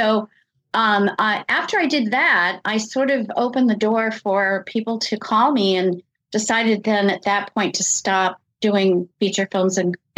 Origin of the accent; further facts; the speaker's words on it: Kansas City, Kansas, United States; I grew up in Kansas City, but I lived summers in Eau Claire, Wisconsin with my grandparents.